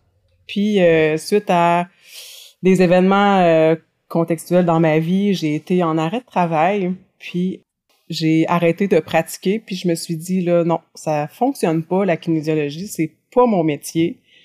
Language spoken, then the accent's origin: French; Trois-Rivières, Quebec, Canada; je suis retournée dans ma ville natale, je reviens à Trois-Rivières. Ouais, donc c'est ça, je suis revenue à Trois-Rivières.